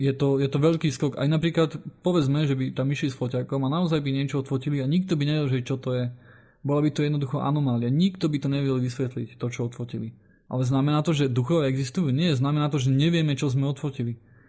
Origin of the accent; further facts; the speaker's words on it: Hungary; ja som proti tomu odolný, pretože ja som Maďar